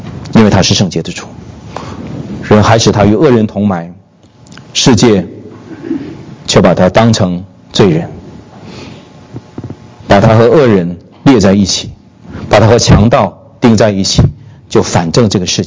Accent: China; 包括今天我们中国人，极多的中国人都有机会认识耶稣，有机会得救。

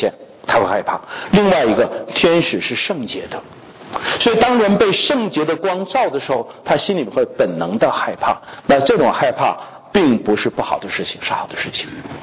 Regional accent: China; 我们中国人有讲一句话叫做飞来的横祸

